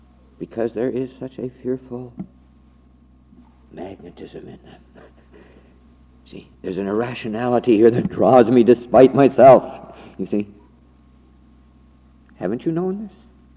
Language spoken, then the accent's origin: English; United States; We can't escape it. I'm an American.